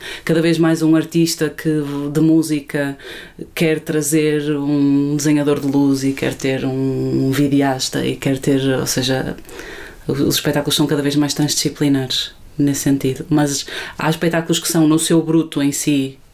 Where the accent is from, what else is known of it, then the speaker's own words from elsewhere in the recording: Braga, Portugal; tenho 28 anos, sou de Braga.